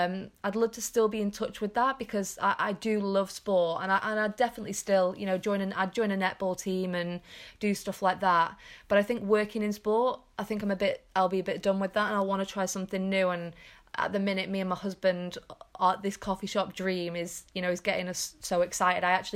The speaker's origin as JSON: {"language": "English", "region": "England", "country": "United Kingdom", "tie": "born or raised there", "said": "I've grown up in England. I am English"}